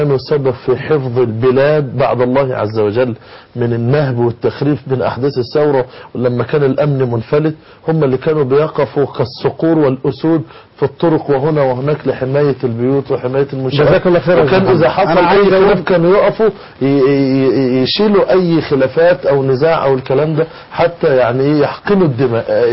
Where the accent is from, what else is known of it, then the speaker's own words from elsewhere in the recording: Egypt; احنا كمصريين